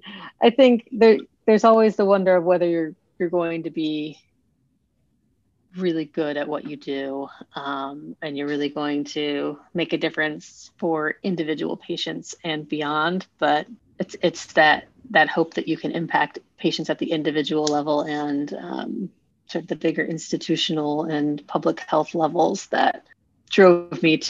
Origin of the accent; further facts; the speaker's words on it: Winter Park, Florida, United States; So I grew up in Florida, just outside of Orlando in a small town called Winter Park.